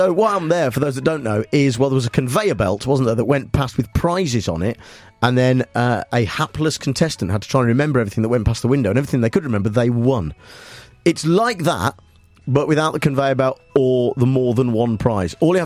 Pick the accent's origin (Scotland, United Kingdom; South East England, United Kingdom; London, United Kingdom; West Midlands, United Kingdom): West Midlands, United Kingdom; Nuneaton; It's a memoir about growing up in Nuneaton in the 1980s.